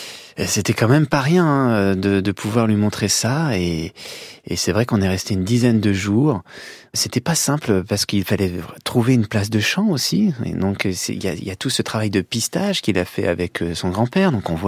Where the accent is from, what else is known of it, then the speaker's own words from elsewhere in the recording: Chamagne, Grand Est, France; moi j'ai grandi à Chamagne, là où il est né, Claude Gelée.